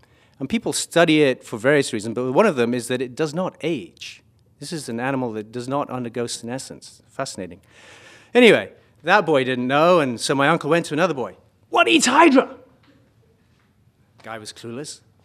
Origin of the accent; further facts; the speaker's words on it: Kenya; born there; I was born in Kenya. So sometimes I say, well, I feel like a global citizen. Sometimes I say I'm an African American.